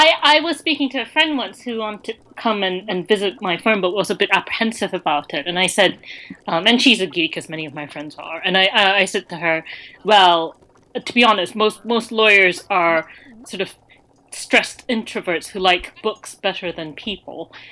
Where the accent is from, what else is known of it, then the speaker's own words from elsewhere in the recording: Malaysia; But being Malaysian, I'm basically obsessed with food